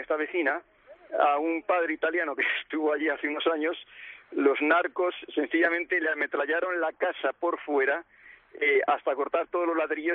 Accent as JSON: {"language": "Spanish", "town": "Zaragoza", "region": "Aragon", "country": "Spain", "tie": "born there", "said": "yo nací en Zaragoza ya 65 años y hace 36 años que soy sacerdote"}